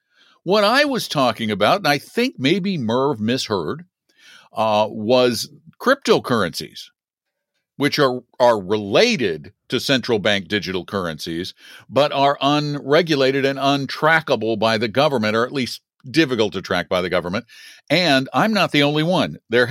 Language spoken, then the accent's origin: English; Boulder, Colorado, United States; I am, but not from Denver. I'm from Boulder, and there's this thing, you know.